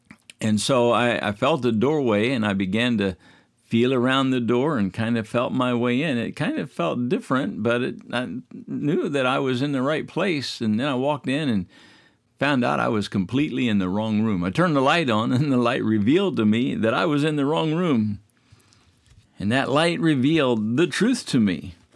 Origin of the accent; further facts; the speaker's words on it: Midwest, United States; when I was growing up in the Midwest, where I could find a hillside